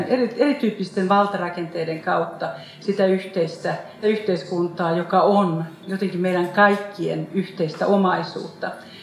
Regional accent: Helsinki, Uusimaa, Finland; moved away as an adult; Mä oon syntynyt ja kasvanut Helsingissä. Mä oon itse asiassa muuttanut Suomesta jo ylioppilaskirjoitusten jälkeen vuonna 1977. Eli siitä on kauan aikaa. Mä kuulun näihin Suomen kylmän sodan sukupolven lapsiin. Mä synnyin vuonna 1958, eli on 57 vuotta

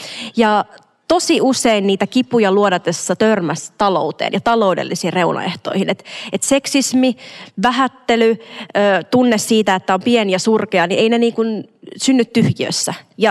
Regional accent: Imatra, South Karelia, Finland; accent: South Karelian dialect; Minä itse puhun Etelä-Karjalan murretta. Minä olen Imatralta.

